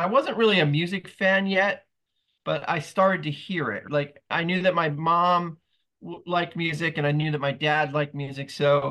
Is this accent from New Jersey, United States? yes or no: yes; New Jersey, United States; moved away as an adult; I was born and raised in New Jersey. I am a New Jersey guy. I lived in New Jersey